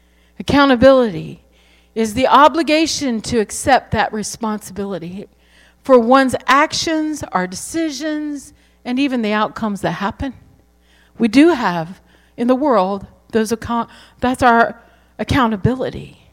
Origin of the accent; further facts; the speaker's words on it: Ohio, United States; I grew up in Ohio, and my dad had a shop across the driveway a little ways away from the house.